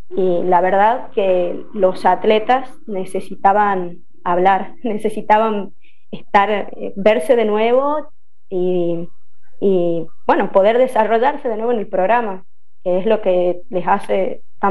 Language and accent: Spanish; Tucumán, Argentina; de Tucumán, soy profesora de educación física.